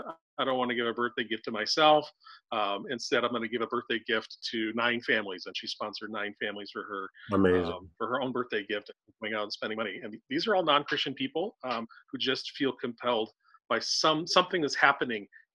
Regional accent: United States; particularly as an American who, you know, we love self-reliance and we love the idea that, hey, I earned everything.

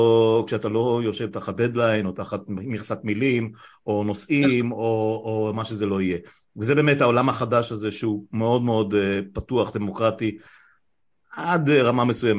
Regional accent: Afula, Northern District, Israel; born there; שנינו נולדנו מחוץ למרכז, לא יודע עד כמה... מה, אפשר אולי להשוות, חצור הגלילית במקרה שלך, עפולה במקרה שלי, לא כפית של כסף, בנים, בנות לעולים חדשים במקרה שלך מעיראק, במקרה שלי מרומניה.

